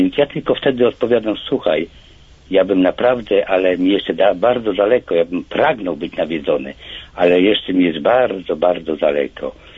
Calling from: Kraków, Lesser Poland, Poland; Ja z Krakowa dzwonię.

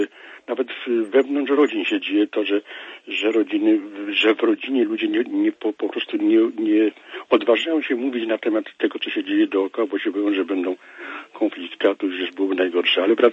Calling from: Kraków, Lesser Poland, Poland; z Krakowa

